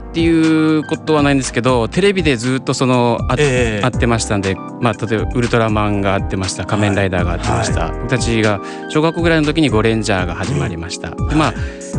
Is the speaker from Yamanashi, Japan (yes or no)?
no; Ozu, Kumamoto, Japan; 僕は出身がというか大津町の矢後川というちょっと片田舎の方の出身なんですけども